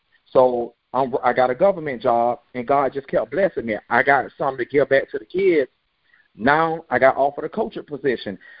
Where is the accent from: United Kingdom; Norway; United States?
United States; Florida; I'm from Lake Bradford. I play football.